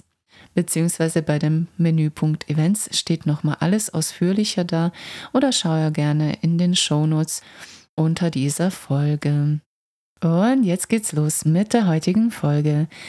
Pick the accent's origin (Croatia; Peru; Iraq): Croatia; now in Germany; Also ich komme aus Kroatien, da war es gang und gäbe jeden Sonntag Süßes, Zuckerprodukte.